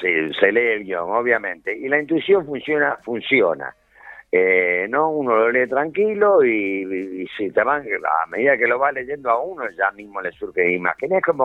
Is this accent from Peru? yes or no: no; Rosario, Santa Fe, Argentina; mi ciudad natal, en Rosario.